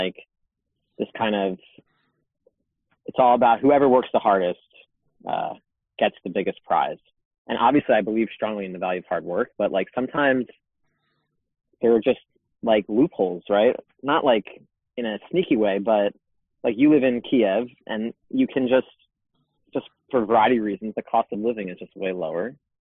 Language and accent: English; United States; something about growing up in America and especially in our demographic